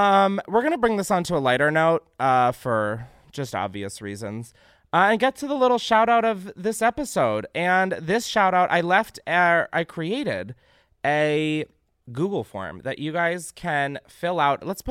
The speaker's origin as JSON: {"language": "English", "town": "Naperville", "region": "Illinois", "country": "United States", "tie": "born or raised there", "said": "Recently, my hometown of Naperville and surrounding suburbs of Chicago was hit by a tornado"}